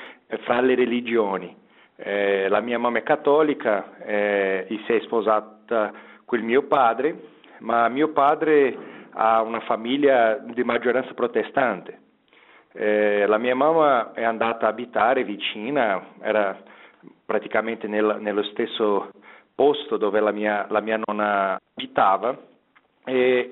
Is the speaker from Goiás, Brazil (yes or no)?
yes; Goiânia, Goiás, Brazil; io sono brasiliano, del centro del Brasile, una città che si chiama Goiânia, 200 chilometri a sud-ovest di Brasília